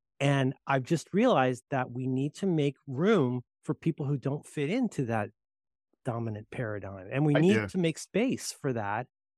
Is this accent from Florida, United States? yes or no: yes; New Port Richey, Florida, United States; Guys, I grew up in Newport Richey, and the books available at our public library were like How to Make Vests Out of Pop Tops from Coke Cans and 700 copies of Leon Uris's Exodus.